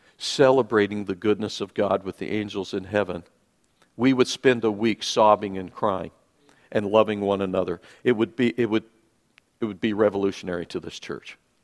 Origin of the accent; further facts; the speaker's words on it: United States; because I'm an American male